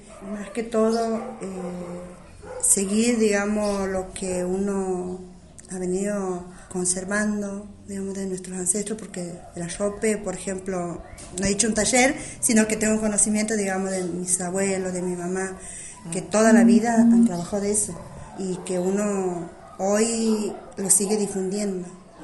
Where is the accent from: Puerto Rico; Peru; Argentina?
Argentina; Simbolar, Santiago del Estero; Mi pueblo se llama Estación Sin Volar y tengo mi emprendimiento.